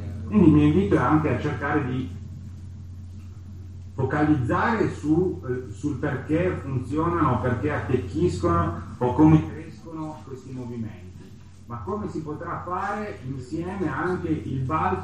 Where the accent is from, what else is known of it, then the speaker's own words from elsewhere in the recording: Turin, Piedmont, Italy; now in Genoa, Italy; Io non sono genovese, sono un torinese cresciuto in mezzo alle montagne del Piemonte, in mezzo alla Valsusa, che poi si è trasferito a Genova.